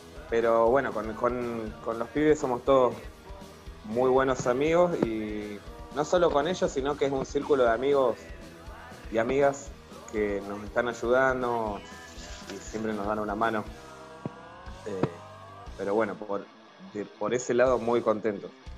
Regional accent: El Bolsón, Río Negro, Argentina; moved away as an adult; now in Florencio Varela, Argentina; yo me vine a los 19 años del Bolsón, el sur de Río Negro. Conocí a los... Sí, muy lindo el lugar. Me crié ahí.

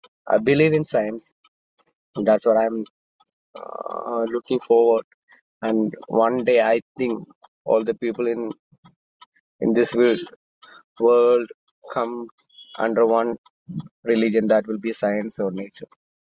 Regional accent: Kerala, India; I'm from Kerala, the most beautiful place in the world. Actually, I'm from Hinduism

